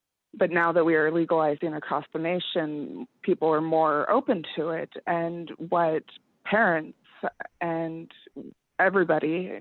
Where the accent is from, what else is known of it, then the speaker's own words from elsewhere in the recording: Idaho, United States; We had heard about Seattle Hemp Fest, you know, growing up in Idaho and going to high school.